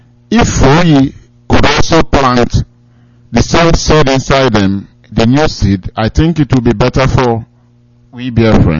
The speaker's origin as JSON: {"language": "English", "town": "Port Harcourt", "region": "Rivers", "country": "Nigeria", "tie": "born or raised there", "said": "Like the time I grew up in Port Harcourt"}